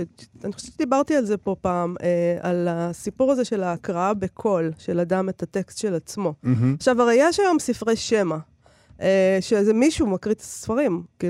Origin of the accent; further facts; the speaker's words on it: Herzliya, Tel Aviv District, Israel; גם אתם קראתם לזה מכות שהייתם ילדים? או רק אצלנו בהרצליה קראו לזה מכות?